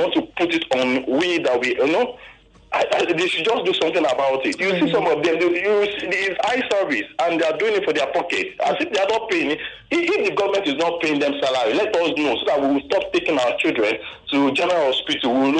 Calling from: Lagos, Nigeria; I'm calling from Lagos.

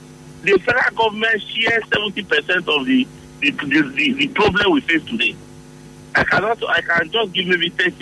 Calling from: Port Harcourt, Rivers, Nigeria; I'm calling from Port Harcourt.

